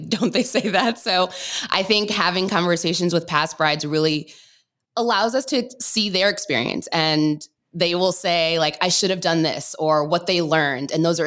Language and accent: English; Maryland, United States; So I grew up in Maryland, so my brother lived in DC.